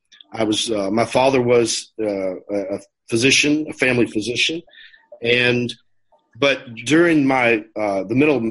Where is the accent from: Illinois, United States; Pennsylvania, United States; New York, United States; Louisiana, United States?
Louisiana, United States; now in Atlanta, United States; I am a physician from currently in Georgia, in the Atlanta area. I grew up in Louisiana, and at the age of 20, God called me to himself.